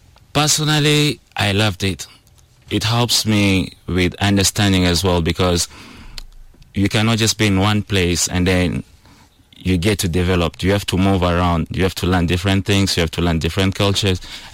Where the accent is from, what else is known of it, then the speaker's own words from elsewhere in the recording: Western Equatoria, South Sudan; because I'm from Azande